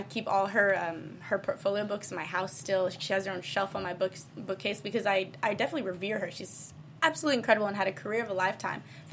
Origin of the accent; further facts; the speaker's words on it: Bali, Indonesia; growing up in Bali with my dad, I, like, was a little island princess.